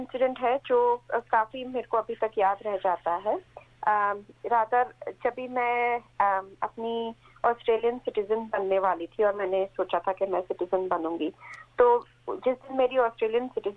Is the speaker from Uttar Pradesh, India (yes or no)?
no; Gujarat, India; also born or lived in Mumbai; मैं बॉम्बे में काम करती थी, और वहाँ पे मुझे, और मैं गुजराती हूँ इसमें भी, पर हमें मुझे हमेशा मराठी नहीं आती थी